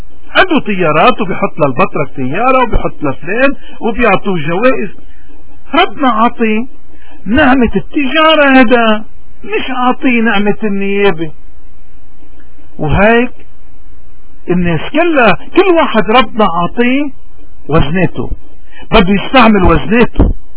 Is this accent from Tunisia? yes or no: no; Lebanon; اذا نحن مشكلتنا كلبنانية انه كل واحد هو منظر، كل واحد هو سياسي